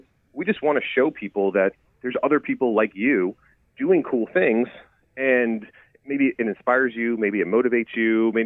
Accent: Florida, United States; I'm from Florida, so I'm used to fast-paced life, all this stuff.

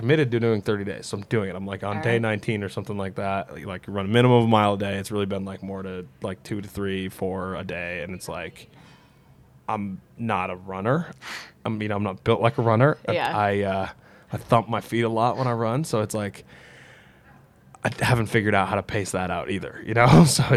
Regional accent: Springfield, Massachusetts, United States; I'm from Springfield, Mass., so that's why I shit on Springfield, Missouri, all right? Because we're the better Springfield.

